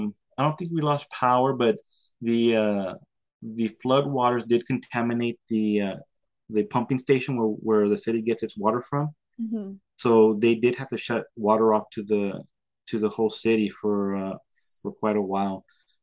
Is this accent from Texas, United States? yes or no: yes; Del Rio, Texas, United States; my plan was always to come back to Del Rio, my hometown. I love it.